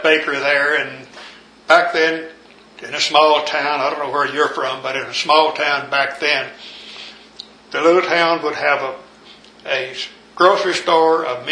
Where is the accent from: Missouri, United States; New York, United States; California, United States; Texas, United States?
Texas, United States; Cleveland; born there; I was born in Cleveland, Texas, in 1924, April the 22nd, 1924. I was one of seven children.